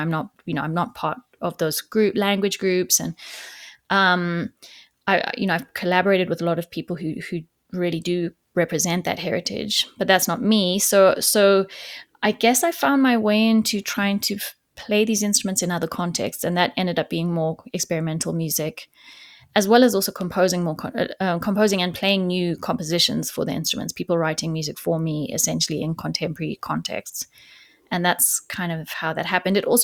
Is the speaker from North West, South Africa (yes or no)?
no; Johannesburg, Gauteng, South Africa; also born or lived in Eswatini; So yeah, I'm South African. I grew up partially in Johannesburg, the main city in, well, one of the main cities in South Africa, and then partially in Eswatini, which is a very small kingdom that is between South Africa and Mozambique.